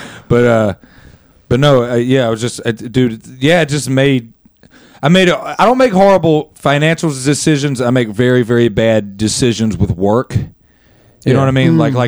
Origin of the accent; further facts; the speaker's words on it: Mechanicsville, Arkansas, United States; I'm from Mechanicsville, Arkansas.